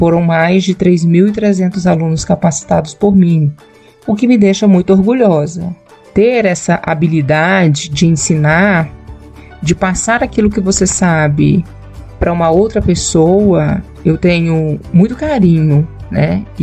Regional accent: Brasília, Federal District, Brazil; Então, eu nasci em Brasília. Eu tenho 41 anos

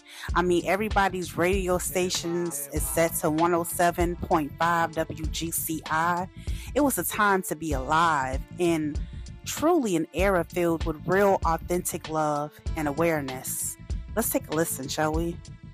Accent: Chicago, Illinois, United States; Now, growing up in the Baptist church on the south side of Chicago, I learned that putting God first was everything.

